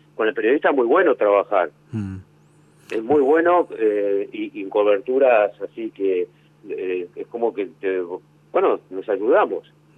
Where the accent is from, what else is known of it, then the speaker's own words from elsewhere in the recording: Buenos Aires, Argentina; also born or lived in Bahía Blanca; No, pero en Bahía Blanca me fui muy tan chico que vine acá a Buenos Aires y después hice mi vida allá desde...